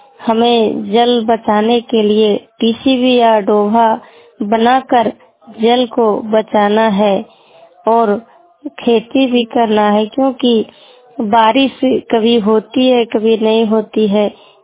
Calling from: Jharkhand, India; मैं कोडरमा मोबाइल वाणी से, मेरा पंचायत मुर्कमनाई प्रखंड मरकच्चो जिला कोडरमा से बोल रही हूँ।

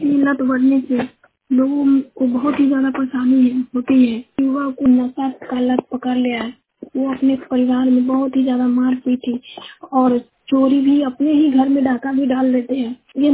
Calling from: Sawasar, India; सवासर गांव से सवासर पंचायत से बोल रही हूँ।

